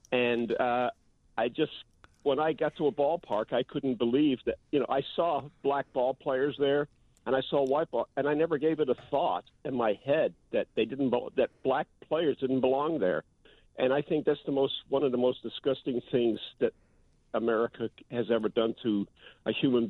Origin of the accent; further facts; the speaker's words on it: England, United Kingdom; born there; I'm white. I was born in England.